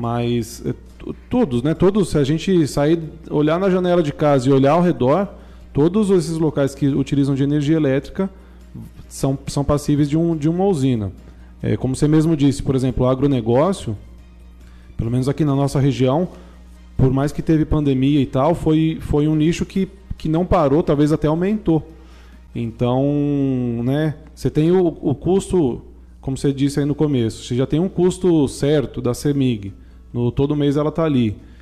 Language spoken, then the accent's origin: Portuguese; São Paulo, Brazil; eu sou de São Paulo